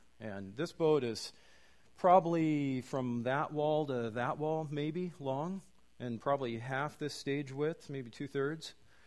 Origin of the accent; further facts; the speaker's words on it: Duvall, Washington, United States; and I'm from Duval, so there's kind of this culture clash a little bit.